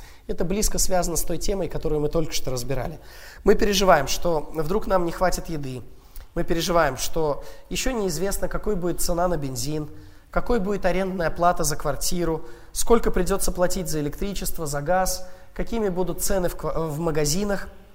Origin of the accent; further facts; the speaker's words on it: Russia; я как россиянин, вот имея в целом меньший, наверное, доход и меньшие материальные возможности